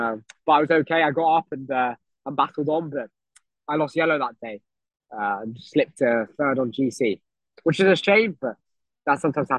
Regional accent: United Kingdom; it's a super special race to do as a British guy.

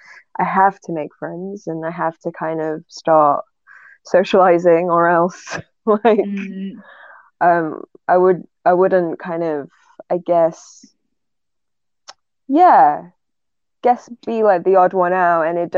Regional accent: England, United Kingdom; accent: northern; every time I meet them my northern accent starts playing up. Because now I'm just kind of neutral.

